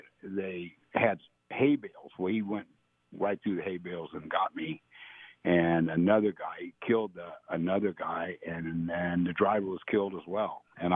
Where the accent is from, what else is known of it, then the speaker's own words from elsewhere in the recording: San Jose, California, United States; I grew up in two places. I grew up in Glenda, California, in my teen years, and lived on the ranch, and then I came back off the ranch and came back into San Jose